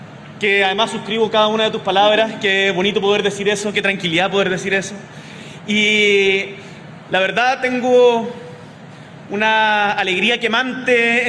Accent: Chile; tenemos que retomar también como chilenos la costumbre de celebrar un poquito más.

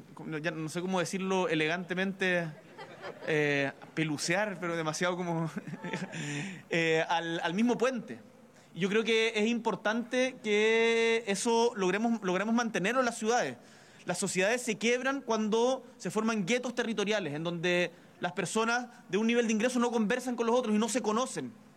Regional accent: Magallanes and Chilean Antarctica, Chile; yo soy de Magallanes y seguramente acá en la región de Atacama pasa algo parecido, que cuando, por lo menos yo era chico

